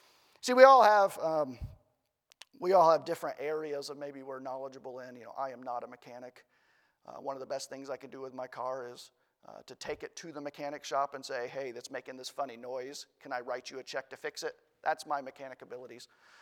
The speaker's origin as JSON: {"language": "English", "region": "Indiana", "country": "United States", "said": "But Brother McKinney, I'm from Indiana. Indiana's the state of basketball."}